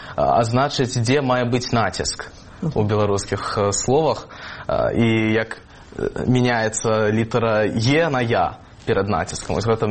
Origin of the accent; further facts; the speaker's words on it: Japan; born there; Ukrainian is a second language; now in Czech Republic; як ви вже сказали. Я узбек, я народився в Японії і вже 6 років живу тут, в Чехії.